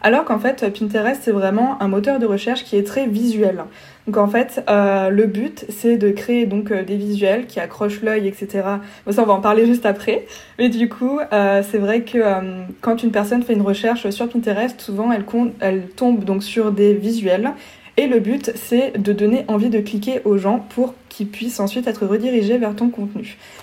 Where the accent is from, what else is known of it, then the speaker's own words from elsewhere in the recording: Strasbourg, Grand Est, France; Voilà, je suis strasbourgeoise